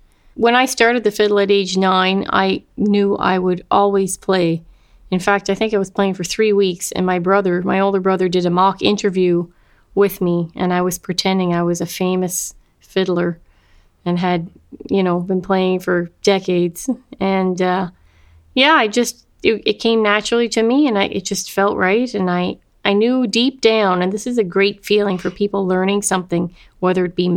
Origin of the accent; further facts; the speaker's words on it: Cape Breton, Nova Scotia, Canada; Because I grew up in Cape Breton, there was tons of places for a young person to play.